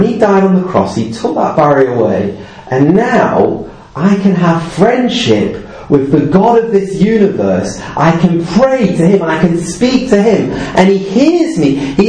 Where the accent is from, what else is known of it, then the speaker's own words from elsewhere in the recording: Wigan, North West England, United Kingdom; Okay, I'm from Wigan.